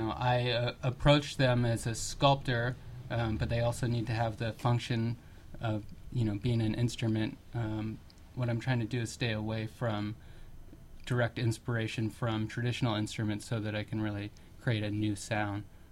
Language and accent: English; Oakland, California, United States; now in Hudson, United States; I'm from Oakland originally and went to school out there and wanted to get out of the urban environment